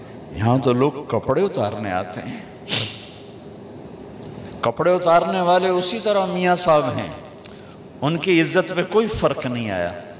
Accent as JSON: {"language": "Urdu", "town": "Tulamba", "region": "Punjab", "country": "Pakistan", "tie": "born or raised there", "said": "تلمبا میرا home town ہے، میرے گاؤں سے 3 کلومیٹر۔"}